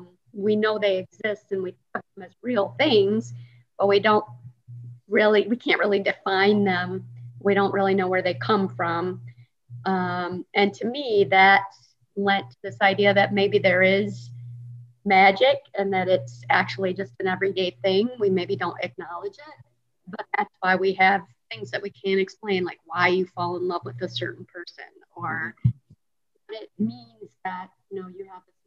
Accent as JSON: {"language": "English", "town": "Kalamazoo", "region": "Michigan", "country": "United States", "tie": "born there", "said": "I am was born in Michigan, actually. I was born in Kalamazoo, Michigan"}